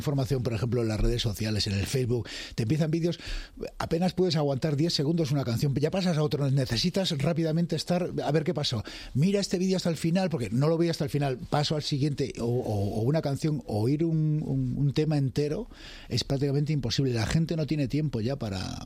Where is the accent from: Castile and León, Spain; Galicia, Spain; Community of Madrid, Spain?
Galicia, Spain; accent: Galician; tenía acento gallego, pero bueno, que... Me gusta tener el acento neutro, o sea, que no se sepa muy bien de dónde eres.